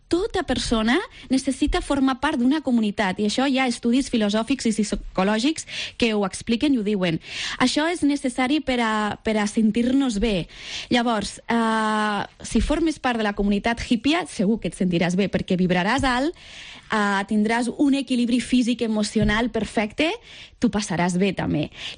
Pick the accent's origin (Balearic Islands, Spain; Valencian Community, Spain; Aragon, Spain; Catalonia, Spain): Catalonia, Spain; Lleida; a part de Lleida, que sóc de Lleida, la natura...